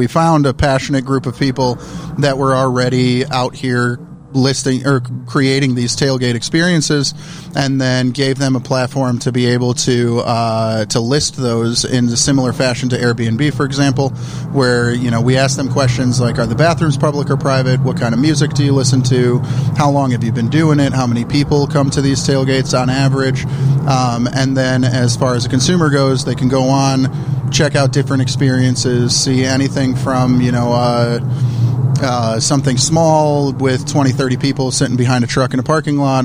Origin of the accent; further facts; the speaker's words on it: Chicago, Illinois, United States; Yeah, born and raised in Chicago.